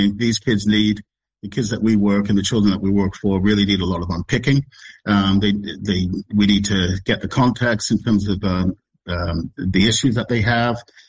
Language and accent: English; United States; You could probably hear from my accent, I'm from the state.